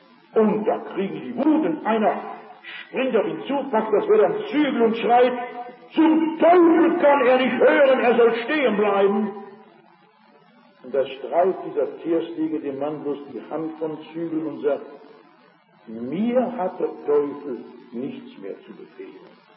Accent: Rhineland, Germany; ich komme aus dem Rheinland

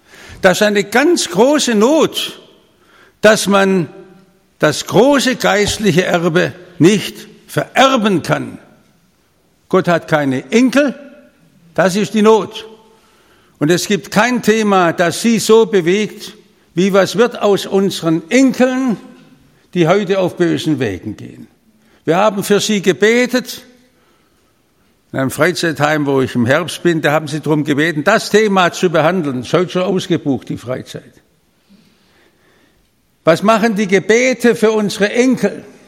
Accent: Stuttgart, Baden-Württemberg, Germany; ich bin in Stuttgart aufgewachsen.

